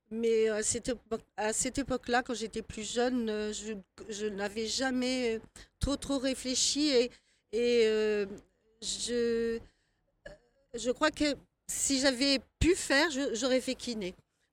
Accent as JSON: {"language": "French", "region": "Normandy", "country": "France", "said": "Moi, je suis normande, oui."}